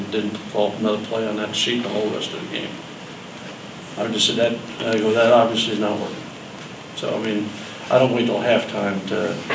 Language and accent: English; New Jersey, United States; I mean, I grew up in New Jersey.